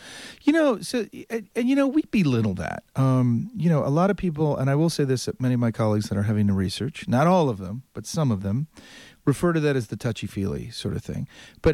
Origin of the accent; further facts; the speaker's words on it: Chicago, Illinois, United States; But I'm from Chicago, and that's what you're doing in the parking lot outside of Soldier Field.